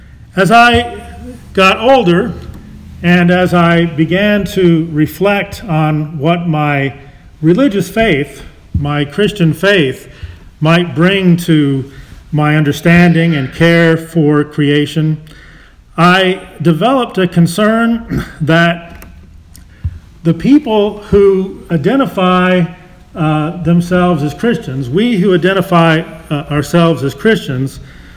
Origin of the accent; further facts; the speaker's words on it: Lawton, Oklahoma, United States; I grew up in Lawton, Oklahoma, not too far from here, and some of my earliest experiences and memories are of hiking in the Wichita Mountain Wildlife Refuge.